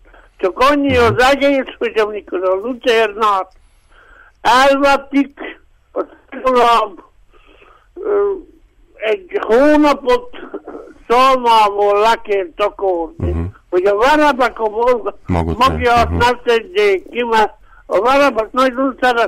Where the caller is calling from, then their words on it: Miercurea Ciuc, Harghita, Romania; Csíkszeredából vagyok